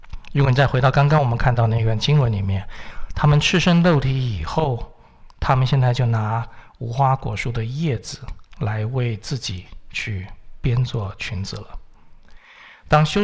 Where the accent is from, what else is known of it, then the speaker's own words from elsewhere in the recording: China; now in United States; 所以我们中国人讲，哎呀，人不自私天诛地灭，有没有？